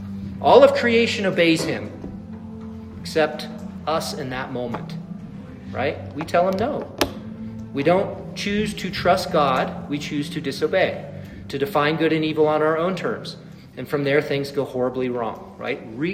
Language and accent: English; United States; I mean, we're rugged American individualists, right?